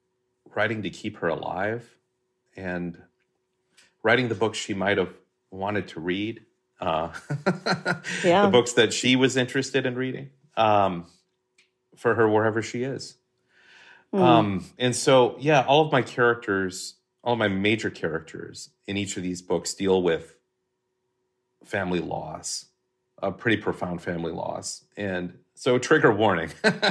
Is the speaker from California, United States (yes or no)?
no; Hastings, Minnesota, United States; growing up in Hastings, Minnesota, I was convinced I would never see the name of that town mentioned in a novel by anyone at any time.